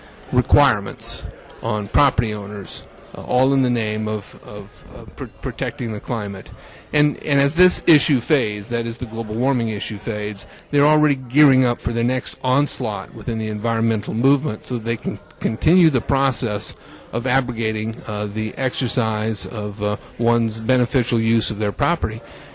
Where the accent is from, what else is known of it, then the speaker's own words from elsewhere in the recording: Santa Cruz, California, United States; I'm from Santa Cruz, California, and we have a global warming czar in our city